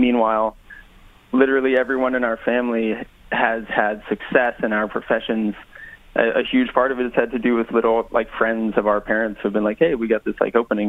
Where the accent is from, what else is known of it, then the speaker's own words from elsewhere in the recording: Massachusetts, United States; My hometown in Massachusetts was a very affluent town, and the public school is one of the best public schools in the country